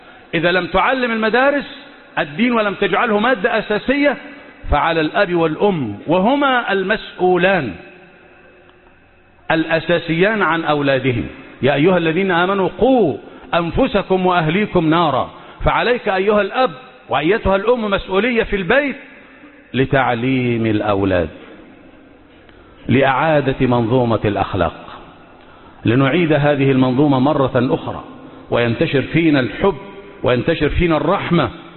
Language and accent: Arabic; Egypt; اللهم احفظ بلادنا مصر من كل مكروه وسوء